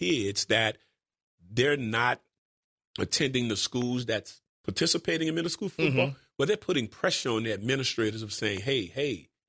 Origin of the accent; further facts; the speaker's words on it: New Orleans, Louisiana, United States; Growing up in New Orleans, you had your middle school, your junior high schools